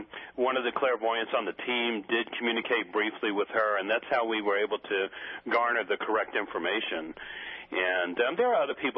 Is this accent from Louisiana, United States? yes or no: yes; New Orleans, Louisiana, United States; Well, you know, Peter, ironically, I grew up in New Orleans originally.